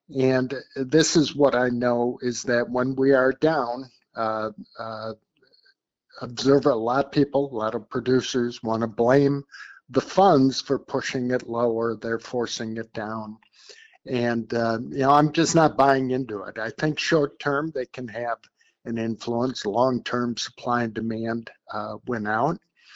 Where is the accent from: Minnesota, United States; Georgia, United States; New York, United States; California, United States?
Minnesota, United States; I'll speak for my home state of Minnesota.